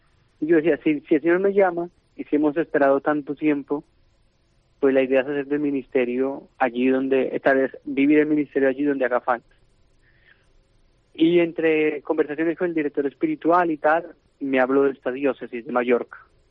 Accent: Bogotá, Colombia; yo estuve en un colegio de religiosas en mi país, en Colombia, en Bogotá, y a los 9, 10 años nos preguntaban qué queríamos ser

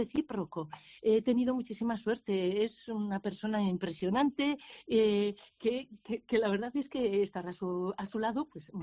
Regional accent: Ondarroa, Basque Country, Spain; Yo no soy de Bilbao, ya sabéis, trabajo en Bilbao desde hace muchísimos años, soy de Ondarroa.

